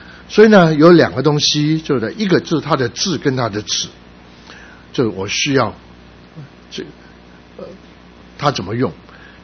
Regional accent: Guangdong, China; 我们广东人啊，讲恨的时候不见得讲恨呢

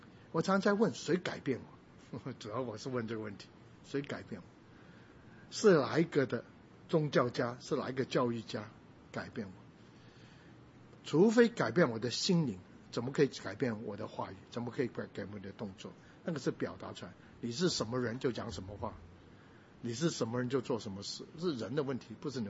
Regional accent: Taiwan; first language Taiwanese Hokkien; Chinese is a second language; 那时候我最先学会的是学会台语，以前我还会讲台语，不过现在都忘光了，也听不懂。国语还学得比较慢

